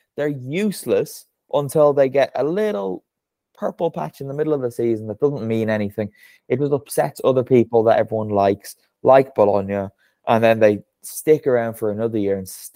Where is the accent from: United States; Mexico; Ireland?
Ireland; as an Irishman, I've experienced a lot of rain.